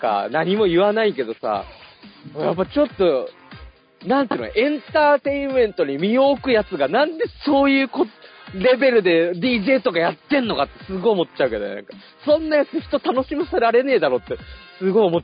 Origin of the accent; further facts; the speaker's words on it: Fukushima, Japan; 田舎に住んでるね、地元の福島に住んでる、もう年老いたお父さんからね